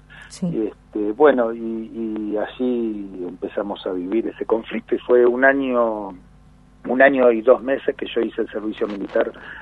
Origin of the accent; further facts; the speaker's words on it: Buenos Aires, Argentina; born there; yo nací en Buenos Aires, hago teatro desde los 15 años. Soy una persona grande, tengo 62 años